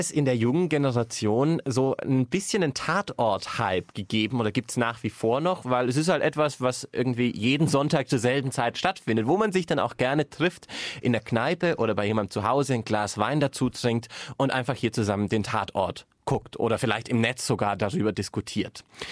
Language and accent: German; Baden-Württemberg, Germany; Als Schwabe habe ich als Kind schon gespart.